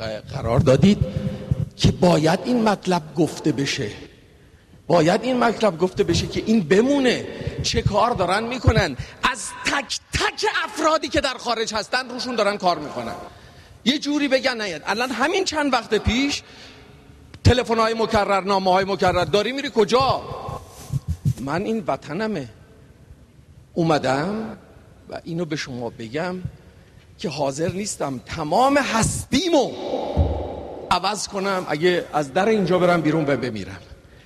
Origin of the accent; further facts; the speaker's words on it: Iran; دوست دارم بگم از ایران میام اول.